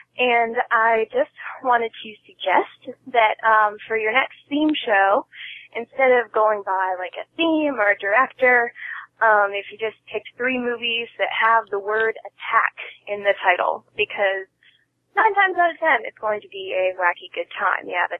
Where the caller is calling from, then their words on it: Dayton, Ohio, United States; from Dayton. I work at Second Time Around